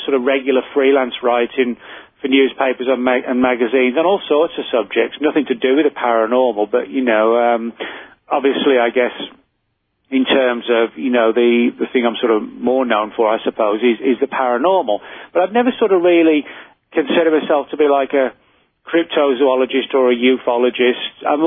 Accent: England, United Kingdom; When I was a kid, growing up in England

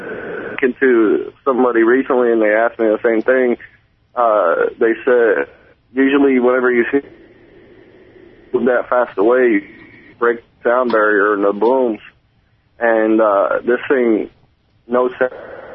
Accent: Texas, United States; Oh, no, I'm from Texas. I was out there on business.

